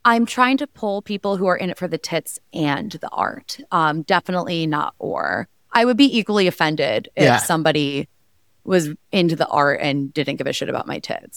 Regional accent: Dallas, Texas, United States; It's like an 8-hour drive from Dallas. I'm from Dallas.

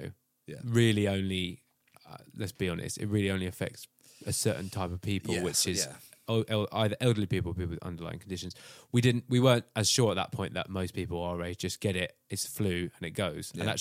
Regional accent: United Kingdom; We don't do that. We're British and stiff upper lip.

